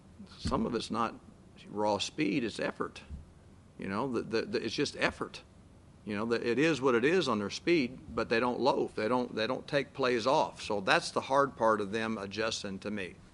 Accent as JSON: {"language": "English", "region": "Missouri", "country": "United States", "tie": "born or raised there", "said": "back in that little bitty country hometown that I grew up in Missouri."}